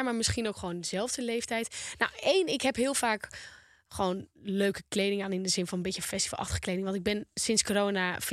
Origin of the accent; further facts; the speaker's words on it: Volendam, North Holland, Netherlands; Ik ben een Volendammer, ik vind dat echt vreselijk.